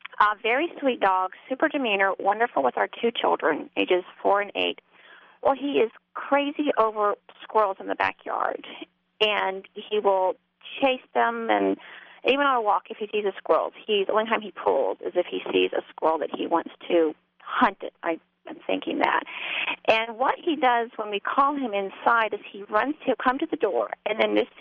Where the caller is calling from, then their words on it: Alexandria, Virginia, United States; I'm calling from Alexandria, Virginia.